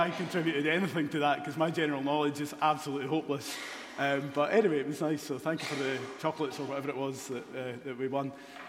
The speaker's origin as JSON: {"language": "English", "town": "Haddington", "region": "Scotland", "country": "United Kingdom", "tie": "born or raised there", "said": "I grew up in Haddington in East Lothian. I became a Christian when I was 15"}